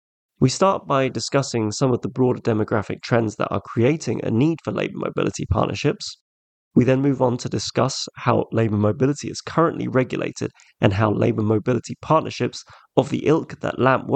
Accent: United Kingdom; I, as a Brit

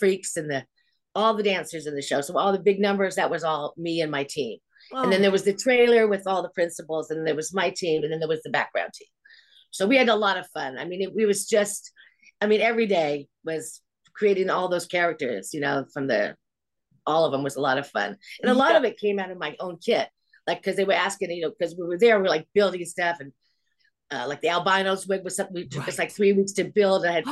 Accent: Los Angeles, California, United States; I'm from Los Angeles originally.

